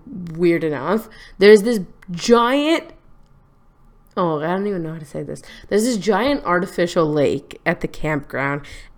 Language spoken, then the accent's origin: English; Canada; I almost said prime minister because I'm Canadian.